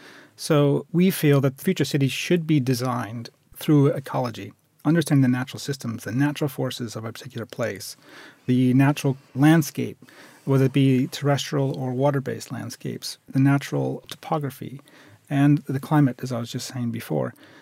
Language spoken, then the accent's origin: English; Chicago, Illinois, United States; I come from Chicago